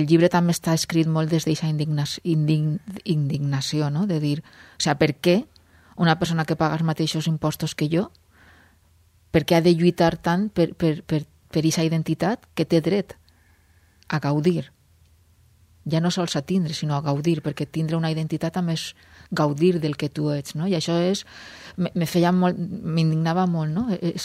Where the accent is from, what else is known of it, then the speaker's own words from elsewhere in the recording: Massamagrell, Valencian Community, Spain; al meu poble, a Massamagrell